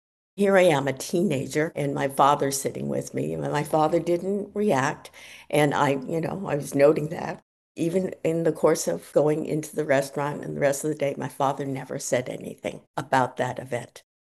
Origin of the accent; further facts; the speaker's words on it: Boston, Massachusetts, United States; I used to work at a Chinese restaurant in the outer Boston area. I grew up in Boston's Chinatown.